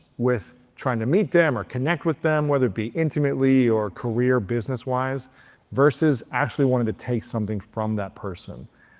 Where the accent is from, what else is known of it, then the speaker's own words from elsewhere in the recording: Ohio, United States; now in New York, United States; Growing up in Ohio, I was just like, oh, everyone's a good person. But then I moved to New York